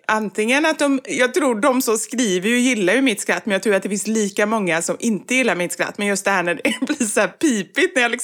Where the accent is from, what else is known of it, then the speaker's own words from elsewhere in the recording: Gothenburg, Västra Götaland County, Sweden; Med tanke på att vi är göteborgare.